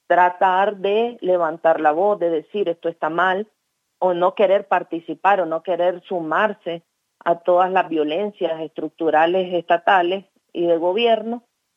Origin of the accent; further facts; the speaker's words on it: Nicaragua; moved away; somos nicaragüenses, tenemos un estatus que no nos permite involucrarnos en política interna